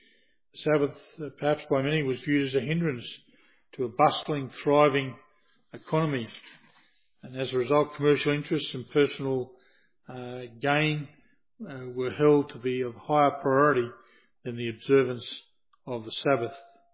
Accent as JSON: {"language": "English", "town": "Rockhampton", "region": "Queensland", "country": "Australia", "tie": "born or raised there", "said": "I can remember when I was a boy growing up in Rockhampton"}